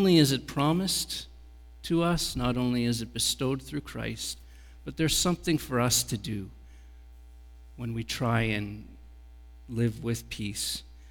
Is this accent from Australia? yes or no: yes; Australia; This is me, being an Australian, in front of what is called the big tree.